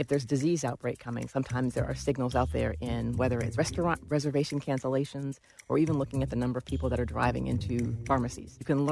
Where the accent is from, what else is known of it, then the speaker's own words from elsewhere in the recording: Washington, District of Columbia, United States; So even though I grew up here in Washington, D.C., the idea of actually working in the intelligence community was not on my radar